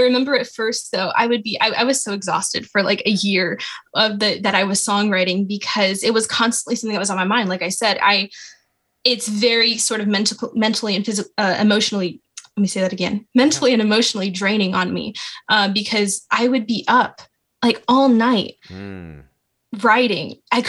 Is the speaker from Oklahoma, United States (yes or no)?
no; Florida, United States; My family, we're from Florida in kind of the country. My family's always been kind of country.